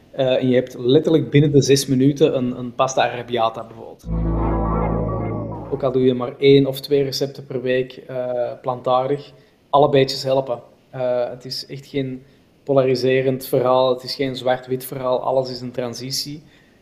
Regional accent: Flanders, Belgium; accent: Flemish; Dus jullie merken mijn accent. Ik kom niet uit de Nederlanden, maar uit België, Vlaamstalig België.

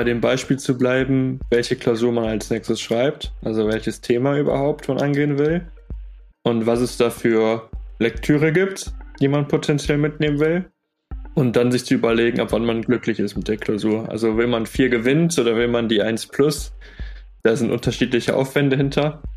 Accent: North Rhine-Westphalia, Germany; Ich sitze gerade tatsächlich in Siegburg. Ich bin gebürtiger Großdorfer, also ganz in der Nähe von Bonn und Köln.

